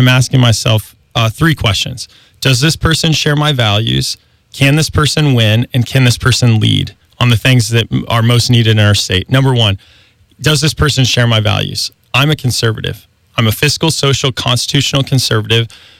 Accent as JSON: {"language": "English", "town": "Petersburg", "region": "Illinois", "country": "United States", "tie": "born or raised there", "said": "I actually moved back home to where I was born and raised in Petersburg, Illinois."}